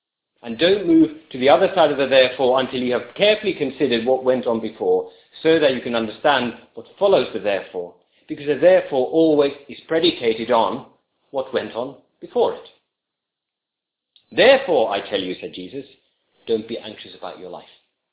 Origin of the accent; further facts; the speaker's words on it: Finland; When I was a child growing up in Finland